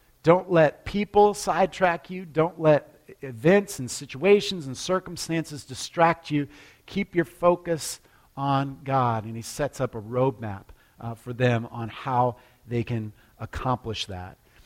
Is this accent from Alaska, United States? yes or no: yes; Alaska, United States; I grew up in Alaska, and I liked matches, okay?